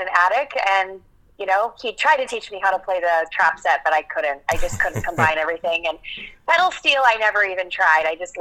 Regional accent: Minnesota, United States; No, I'm not. I'm originally from Minnesota, rural Minnesota, in a town of 6,000 people, born and raised.

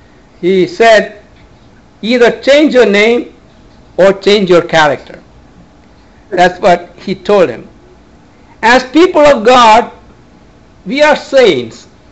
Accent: India; Many times, especially the ones that we grew up in India

